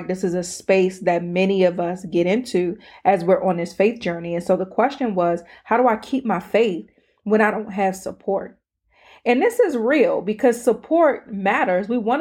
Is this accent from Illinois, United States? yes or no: no; Maryland, United States; accent: PG; Y'all see my PG accent is really coming out right now because I got annoyed all over again by the question.